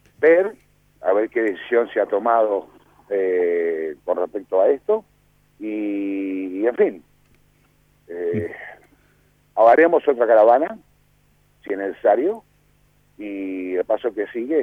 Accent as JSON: {"language": "Spanish", "country": "Argentina", "said": "somos argentinos."}